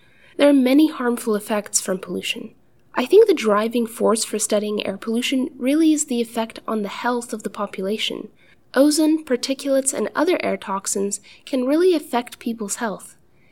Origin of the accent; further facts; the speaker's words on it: Manila, Metro Manila, Philippines; I grew up in the Philippines, in Manila, and Manila is a very, very polluted city. It's one of the worst megacities.